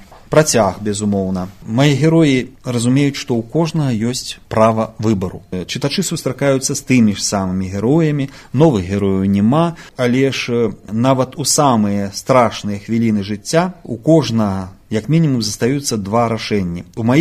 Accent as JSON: {"language": "Belarusian", "town": "Turov", "region": "Gomel Region", "country": "Belarus", "said": "таму што я з Турава-Жыткавіцкага краю"}